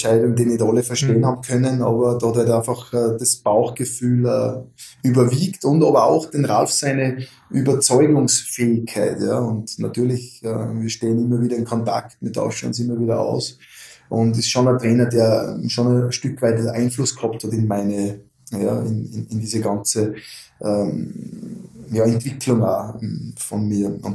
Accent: Kuchl, Salzburg, Austria; ich war bei Kuchl so nebenher, das ist ja mein Heimatort

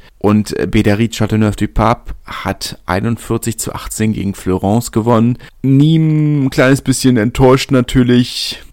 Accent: Berlin, Germany; ich komme aus Lichterfelde, meine Urgroßeltern kommen schon aus Lichterfelde. Die haben schon 100 Jahre da gewohnt, bevor Lichterfelde überhaupt zu Berlin gehört hat.

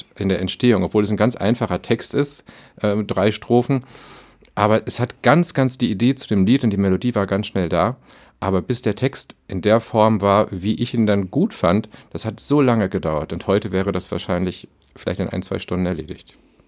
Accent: North Rhine-Westphalia, Germany; born there; Also ich bin ja gebürtiger Westfale

